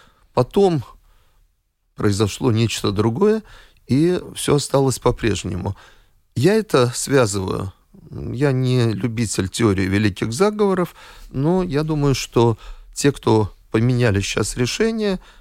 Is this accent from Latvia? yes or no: yes; Riga, Latvia; Если мы говорим о моем родном городе Риге